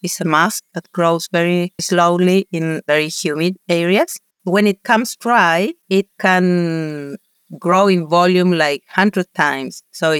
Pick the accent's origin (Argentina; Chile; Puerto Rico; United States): Chile; English is a second language; In Chile, coming to my home country, we have an increasing exploitation of NTFPs that include shrubs, trees.